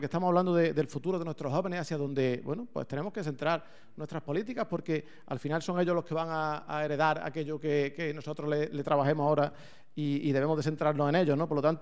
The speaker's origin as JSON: {"language": "Spanish", "country": "Spain", "said": "ni se me olvida que somos españoles y que tenemos una inflación"}